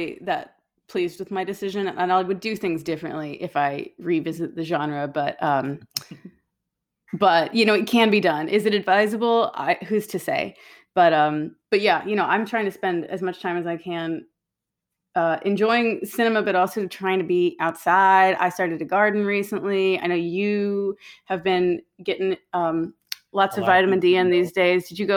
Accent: Austin, Texas, United States; now in Seattle, United States; because I live in Seattle, but I grew up in Austin. I lived there for like 17 years.

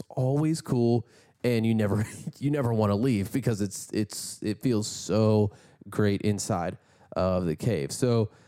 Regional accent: Kentucky, United States; And that's because I'm from Kentucky, where also caves are very prominent.

